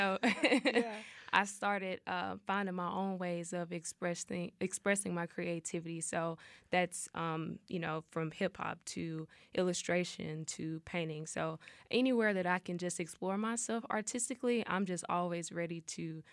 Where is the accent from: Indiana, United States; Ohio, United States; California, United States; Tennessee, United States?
Tennessee, United States; Memphis; born there; So, I was born in Memphis, Tennessee. So, I mean, the musical background there, the art background is just amazing and explosive.